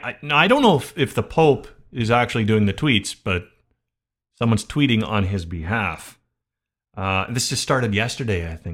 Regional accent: Canada; We have a long discussion about what we're most proud of when it comes to being Canadian.

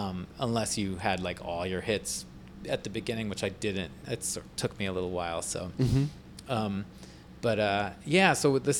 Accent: Chicago, Illinois, United States; my hometown.

